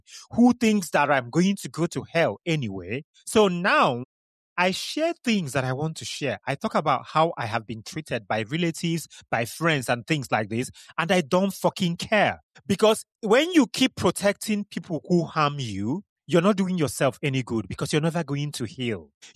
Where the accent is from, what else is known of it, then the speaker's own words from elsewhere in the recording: Kano, Nigeria; I mentioned this last week's episode where I said where I grew up in Kano